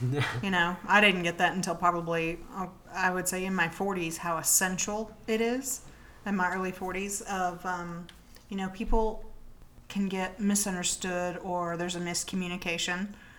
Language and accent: English; the South, United States; growing up in the South, well, two things is I was female.